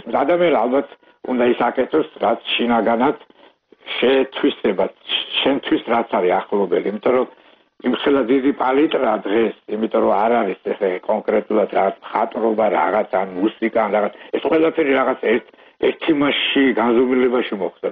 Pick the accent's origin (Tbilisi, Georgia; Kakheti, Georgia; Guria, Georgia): Kakheti, Georgia; Tsinandali; მე ბავშვობა წელი კახეთში მაგ გატარებული და და ჩემი იყო წინანდლი და და წელი ჩემი ბავშვობა წინანდალში მაგ გატარებული